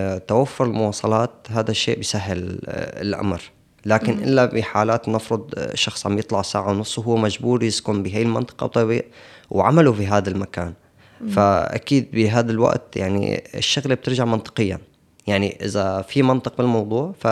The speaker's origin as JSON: {"language": "Arabic", "country": "Syria", "moved": "yes", "said": "إحنا كسوريين متمركز في مناطق بشكل جماعي"}